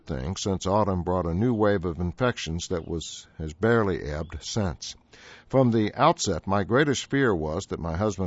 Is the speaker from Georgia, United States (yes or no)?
no; New Jersey, United States; One, an infectious disease specialist in my home state of New Jersey